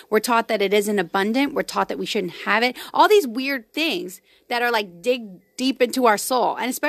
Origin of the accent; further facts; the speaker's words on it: Louisiana, United States; I'm from Louisiana.